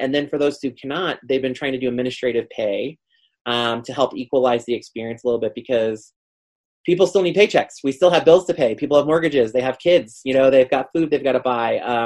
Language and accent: English; Ohio, United States; now in Colorado, United States; You know, since I'm from Ohio, a lot of times people will say that's not the Midwest.